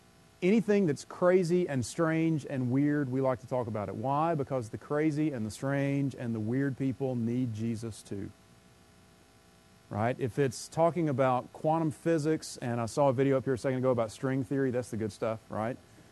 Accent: South Carolina, United States; I'm originally from South Carolina, married.

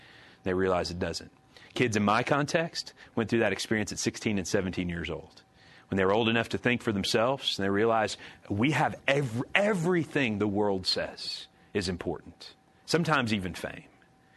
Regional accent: Illinois, United States; again, I'm a small town farm boy from Illinois. There are more members of our church than population of my hometown.

